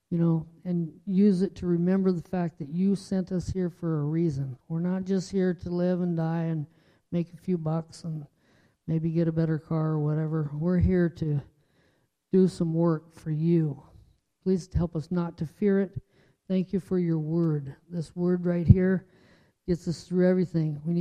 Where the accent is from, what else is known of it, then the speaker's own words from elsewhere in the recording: Salinas, California, United States; born there; You know, I was born in Salinas and I can barely get to the hospital there myself.